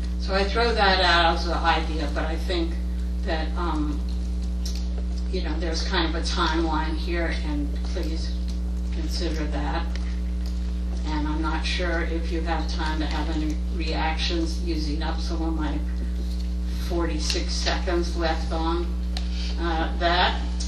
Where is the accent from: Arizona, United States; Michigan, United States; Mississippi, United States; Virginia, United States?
Virginia, United States; Arlington; now in Lehigh Valley, United States; I'm from Arlington, Virginia. I've lived here since 1970 in the Lehigh Valley, and I'm near the Hill to Hill Bridge